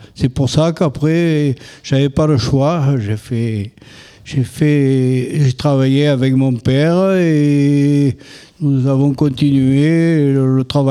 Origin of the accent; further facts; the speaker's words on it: Montmirail, France; Je suis né à Montmira et il y a 93 ans que je suis là. À part le temps de mon service militaire, je suis toujours resté à Montmira.